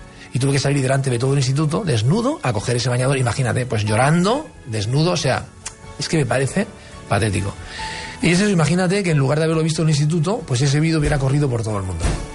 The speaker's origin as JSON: {"language": "Spanish", "region": "Catalonia", "country": "Spain", "said": "Yo me considero español, catalán, pero no sé."}